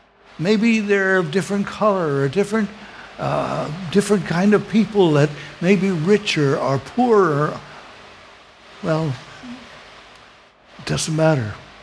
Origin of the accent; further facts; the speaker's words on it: West Virginia, United States; born there; I was born in West Virginia, and we had people that are related, and we call them blood kin.